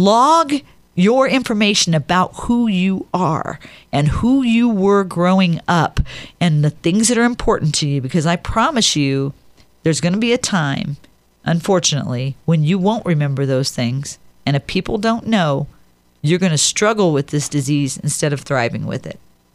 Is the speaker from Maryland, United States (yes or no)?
no; Ohio, United States; now in Denver, United States; I was born and raised a Bears fan because the NFL started in my hometown. I've lived here in Denver for 34 years.